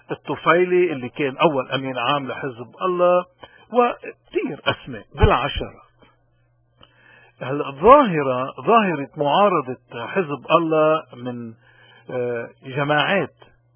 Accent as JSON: {"language": "Arabic", "country": "Lebanon", "said": "ولقمان سليم من هالأصوات كثيرة اللي فعلا نحن كلبنانيين محظوظين بوجودها"}